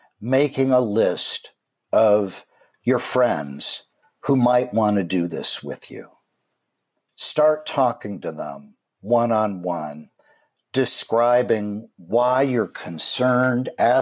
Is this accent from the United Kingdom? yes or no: no; Midwest, United States; I know that. I grew up in the Midwest.